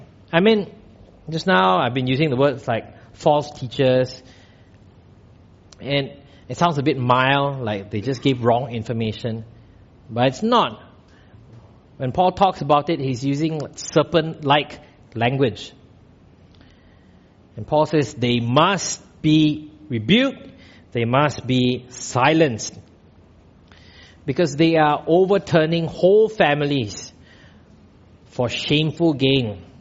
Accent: Malaysia; Look, as a Malaysian Chinese, we generally do not have a deep sense of rootedness in the country.

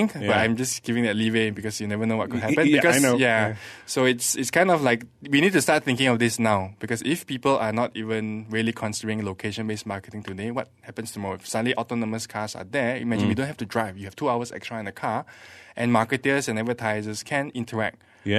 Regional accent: Malaysia; because I'm Malaysian. I tend to meet a lot more Malaysian companies, but just to help, you know, Malaysia along.

